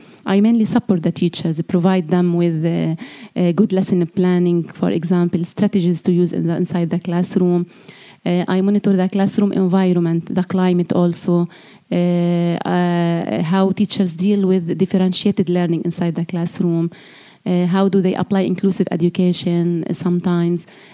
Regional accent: Rashidieh, South Governorate, Lebanon; As I am myself, I am Palestinian and from Rashidiya camp.

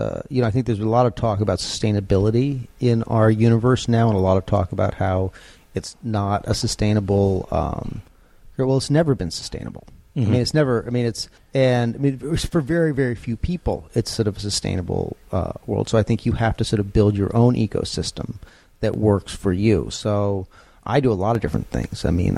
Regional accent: Cambridge, Massachusetts, United States; I grew up in Cambridge, Massachusetts.

